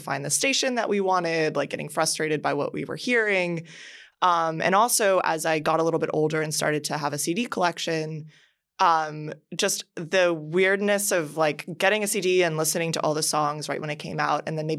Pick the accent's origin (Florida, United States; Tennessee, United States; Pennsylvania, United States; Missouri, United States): Florida, United States; Miami; Like, I'm thinking, like, for me growing up in Miami, it was a completely different, probably, radio slate for a lot of it.